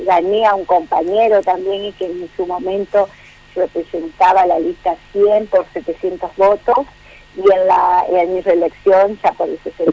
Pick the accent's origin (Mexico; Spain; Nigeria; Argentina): Argentina; San José de Feliciano, Entre Ríos; verdad es que con muy buenos resultados en San José Feliciano, y yo soy una eterna agradecida a mi pueblo, a los vecinos que nos han acompañado